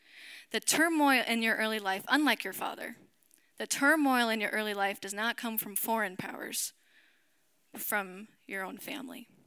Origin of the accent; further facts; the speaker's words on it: Vermont, United States; I'm originally from Vermont, very far from here. If I'm the first Vermonter you've ever met, I've heard that many times. Small state, not many people, I get it.